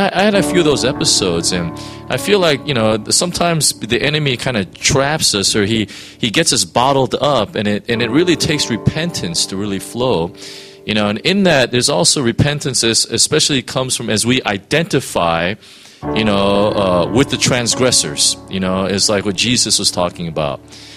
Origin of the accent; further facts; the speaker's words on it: United States; You know, I was raised in the States. I'm obviously Korean American